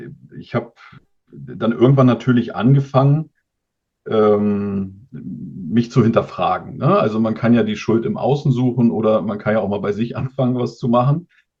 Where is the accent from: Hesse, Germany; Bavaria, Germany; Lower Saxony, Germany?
Lower Saxony, Germany; Wolfsburg; weil ich komme ja aus Wolfsburg